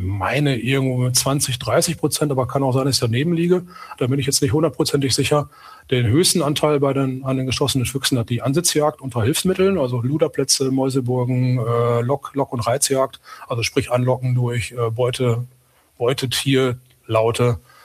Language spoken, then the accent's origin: German; Rehden, Lower Saxony, Germany; Wir hatten eine Schliefenanlage zum Beispiel auch hier in Rehde, meinem Heimatort.